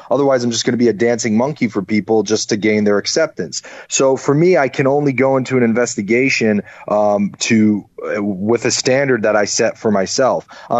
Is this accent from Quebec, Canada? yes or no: no; Winnipeg, Manitoba, Canada; I'm from Winnipeg, you idiot.